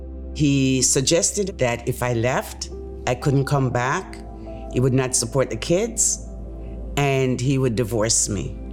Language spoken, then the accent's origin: English; Jamaica; moved away as an adult; now in United States; I'm from Jamaica. I got married, and my husband and I and my kids, we migrated to the United States.